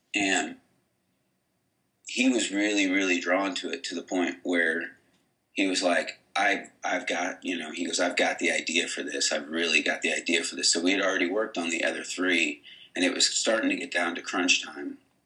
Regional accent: Illinois, United States; We've known each other since we were 16, growing up in Illinois.

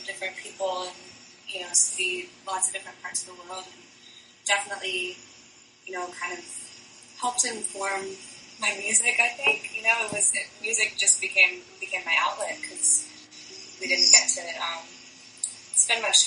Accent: Texas, United States; also born or lived in Trinidad / England; we moved, I guess, like 9 times in 7 years, and I was born in Texas, and I lived there until I was about 11. And then we moved to the Caribbean, to Trinidad, and we lived there for 2 years.

